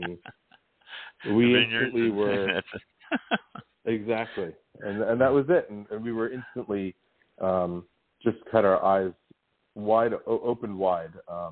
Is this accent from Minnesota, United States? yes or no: no; Monroe, New Jersey, United States; In a town called Monroe, just right outside New Brunswick, East Brunswick area.